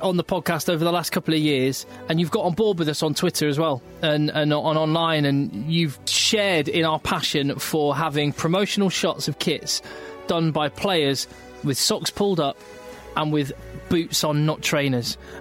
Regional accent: England, United Kingdom; So as an Englishman, as an Englishman, I want to know

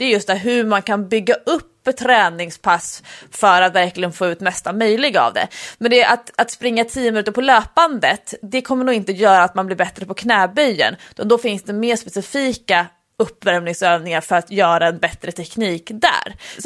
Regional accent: Stockholm, Stockholm County, Sweden; Alltså, som stockholmare om man åker bil, vilket vi gör ofta när vi ska på semester, då åker man ju aldrig förbi Nässjö.

